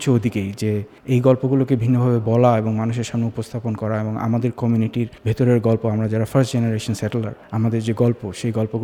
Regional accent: Bangladesh; আমরা এক্সিস্ট করি বাংলাদেশি হিসেবে, আমরা এক্সিস্ট করি সাউথ এশিয়ান হিসেবে, এবং আমাদের কাজ নিয়ে আমরা এক্সিস্ট করি।

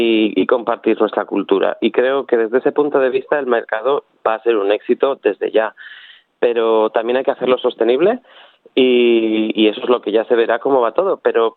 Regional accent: Spain; now in Brisbane, Australia; siendo españoles

